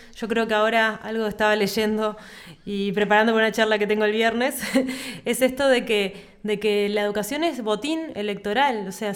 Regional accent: Canelones, Uruguay; yo soy de Canelones en realidad

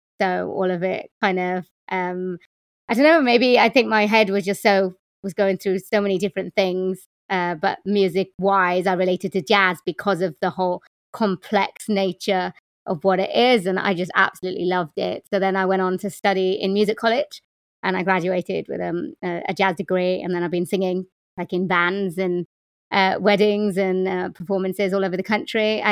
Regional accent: Wales, United Kingdom; born there; I live in the UK, in Wales. I was born in Wales, but I'm Indian. My parents are from India and they came here in the 70s. But I am a female, born female.

